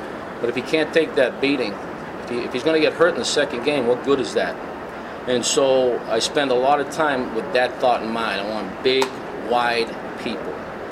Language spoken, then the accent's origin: English; Boston, Massachusetts, United States; So, I'm an Irish Catholic from Boston.